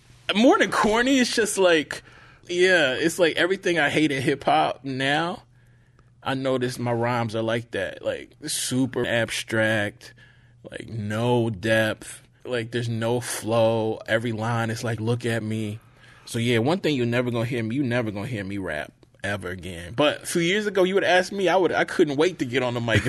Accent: the South, United States; because I'm from the South, anybody who picks up my book, I'm thankful for.

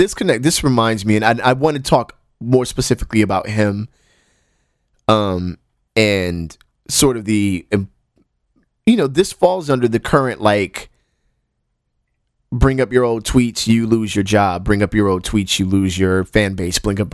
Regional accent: United States; I'm from America. We seem to be collectively very uncomfortable with bringing up the ugliness of American history.

